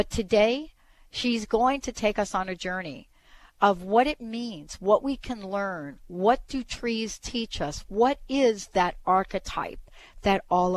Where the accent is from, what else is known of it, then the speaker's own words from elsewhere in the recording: East Coast, United States; I grew up on the East Coast, right? And so there's a different landscape when we look at trees. But here in the Pacific Northwest, the landscape is so covered with evergreen